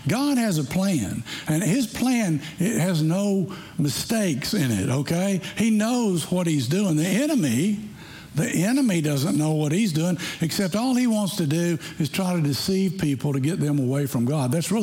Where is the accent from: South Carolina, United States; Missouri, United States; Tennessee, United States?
Tennessee, United States; And he was from Tennessee, and I'm from Tennessee, and we connected and talked together.